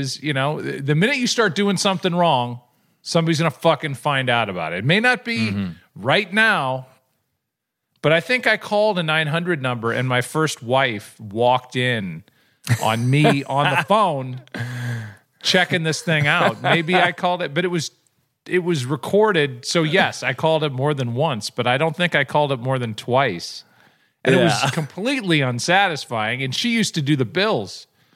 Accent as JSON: {"language": "English", "town": "St. Louis", "region": "Missouri", "country": "United States", "tie": "born or raised there", "said": "Maybe that was one of the fringe benefits of growing up in St. Louis."}